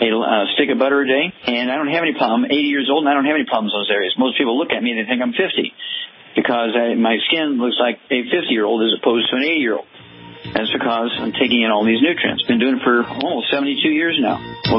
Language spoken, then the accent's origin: English; Missouri, United States; let's go to Missouri, my home state